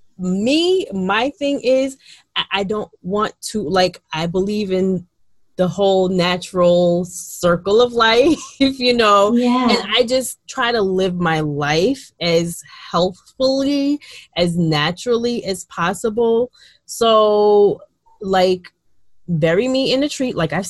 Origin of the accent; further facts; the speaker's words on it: Jamaica; and I'm Jamaican, so our funerals, the whole process, you know, we're all scattered across the globe.